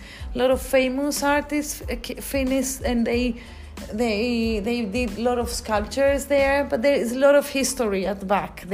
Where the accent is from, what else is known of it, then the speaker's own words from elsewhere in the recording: Athens, Attica, Greece; Well, I grew up in Athens, okay?